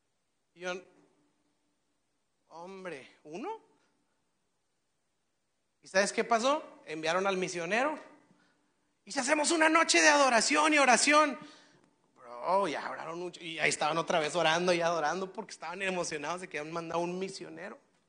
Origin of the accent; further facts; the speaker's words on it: Nuevo León, Mexico; al rato salimos adelante, somos regios